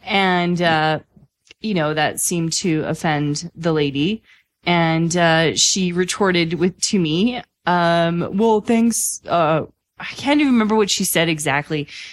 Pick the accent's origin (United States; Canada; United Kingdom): Canada; Edmonton, Alberta; And then I said I was from Edmonton.